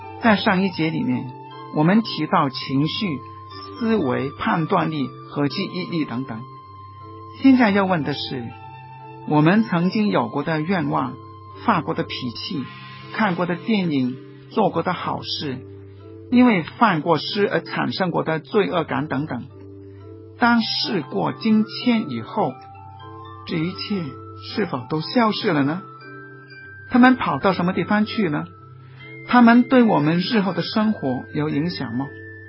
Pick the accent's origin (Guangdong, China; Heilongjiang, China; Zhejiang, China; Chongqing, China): Guangdong, China; 我们广东人说是硬颈，脖子很硬